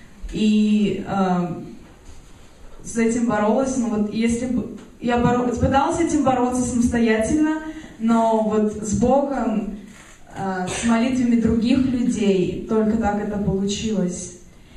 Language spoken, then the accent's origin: Russian; Moscow, Russia; я из Москвы.